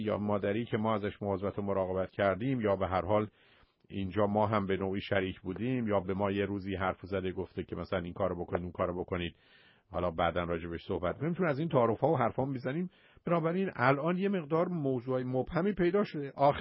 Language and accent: Persian; Iran; moved away; بسیاری از ما وقتی که از ایران آمدیم، برخی از اعضای خانوادهمون در ایران موندن